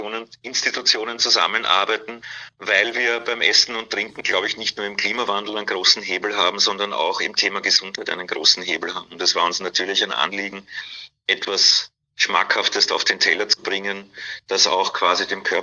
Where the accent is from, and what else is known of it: Vienna, Austria; born or raised there; accent: Austrian